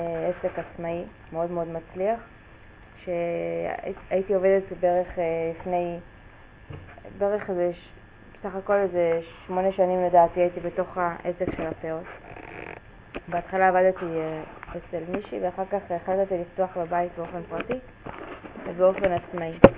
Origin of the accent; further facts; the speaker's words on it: Petah Tikva, Central District, Israel; now in Bnei Brak, Israel; אני מפתח תקווה, היום אני גרה בבני ברק